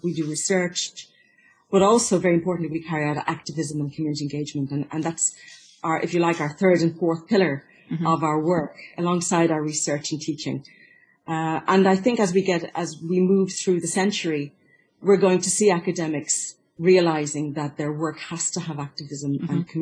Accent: Dublin, Ireland; moved away as an adult; also born or lived in Waterford / London; now in Malta; As you've guessed, I'm Irish, but I am also Maltese. I was born in Ireland, raised in Dublin and in Waterford, but then went to work in London. And from London, I found myself in Malta. And I've been in Malta since 1994.

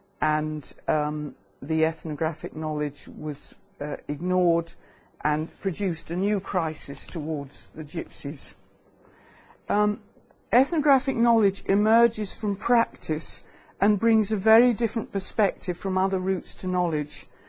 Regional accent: Malta; born there; I'm delighted to be invited back to Malta, because I was born here

